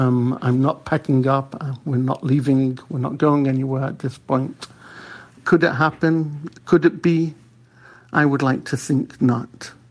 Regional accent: Manchester, North West England, United Kingdom; now in United States; I grew up in Manchester, England, where anti-Semitic attacks growing up in the 70s was not uncommon.

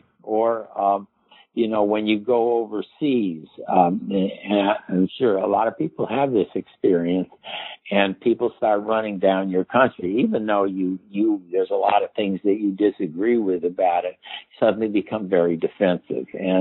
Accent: Chicago, Illinois, United States; like I'm from Chicago and I root for the Chicago Cubs.

